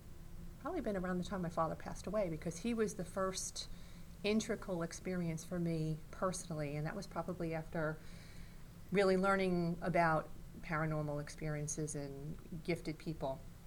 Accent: Bronx, New York, United States; now in Wantage, United States; I'm not. I was born and bred in the Bronx.

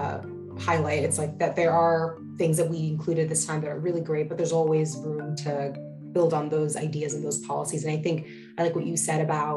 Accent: Dominican Republic; And I'm also from the Dominican Republic, so I didn't know that about you.

